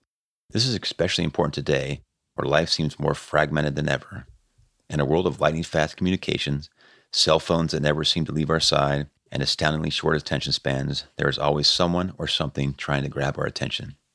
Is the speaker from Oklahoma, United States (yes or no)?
no; California, United States; As a kid growing up in California, baseball was a big deal.